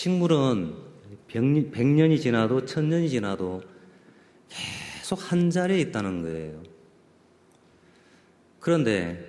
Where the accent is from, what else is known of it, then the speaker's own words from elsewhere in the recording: Jeolla, South Korea; 저는 원래 고향이 전라도인데도 홍어를 별로 안 먹어봤어요.